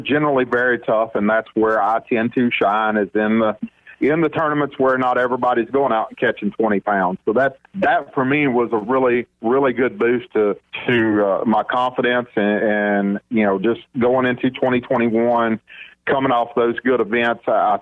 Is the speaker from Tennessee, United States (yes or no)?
no; Louisiana, United States; now in Arkansas, United States; for guys like me that growing up in Louisiana, we didn't have smallmouth. So when I moved to Arkansas, that's what I wanted to go chase.